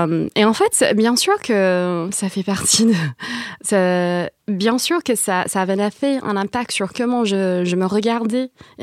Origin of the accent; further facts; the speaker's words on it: California, United States; French is a second language; En fait, je viens de Californie, je suis américaine.